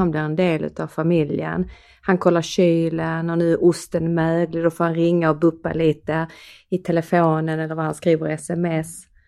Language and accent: Swedish; Skåne, Sweden; accent: Scanian; Och vi har ju vi pratar ju skånska. Ja. Och vi tänker inte på att vi ibland slänger oss med vår dialekt ju.